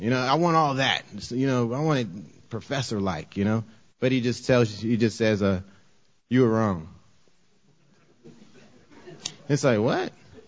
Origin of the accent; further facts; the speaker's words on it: California, United States; I grew up though in Orange County, so you know the whole. I grew up, I mean, white boys taught me how to drink, you know what I mean?